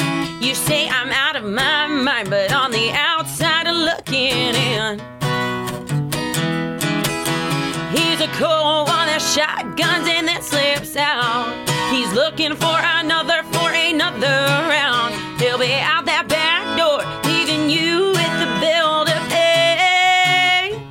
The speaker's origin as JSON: {"language": "English", "town": "Sacramento", "region": "California", "country": "United States", "said": "And it's really funny because I'm from Sacramento, and we call Sacramento Sac."}